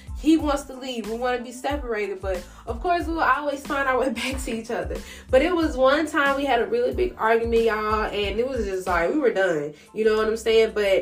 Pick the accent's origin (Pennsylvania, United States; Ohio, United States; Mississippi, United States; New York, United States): Mississippi, United States; But honestly, y'all, I'm from Mississippi, and only thing that's been going on is bipolar.